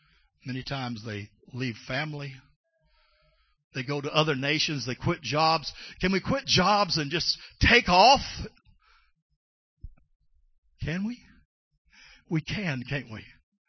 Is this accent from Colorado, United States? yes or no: no; Texas, United States; born there; we had a new pastor come to our congregation, which shifted back to the town I was born in West Texas